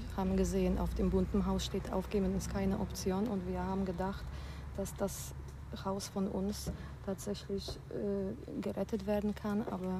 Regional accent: Poland; moved away; Ich bin ja umgezogen von Polen und natürlich, das war mein Leben

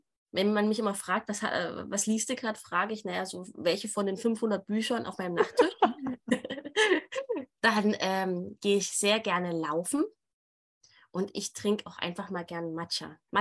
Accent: Saxony, Germany; ich komme ja aus Sachsen

